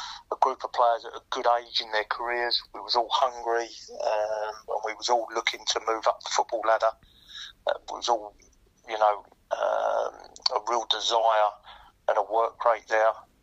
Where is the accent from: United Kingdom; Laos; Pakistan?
United Kingdom; Southend-on-Sea, East of England; also born or lived in London; My family's all from the east end of London, and then my mum and dad. So we moved down to Southend when I was young. So I was brought up in Southend. That's where, you know, I classed my family home, and that's where I went to school and grew up, really.